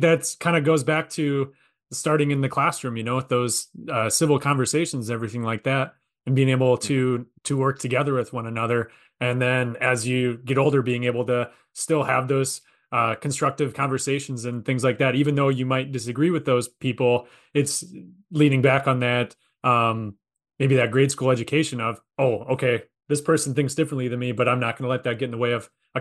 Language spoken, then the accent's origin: English; Wisconsin, United States; So I'm from Wisconsin. That's why, hence the northern Wisconsin.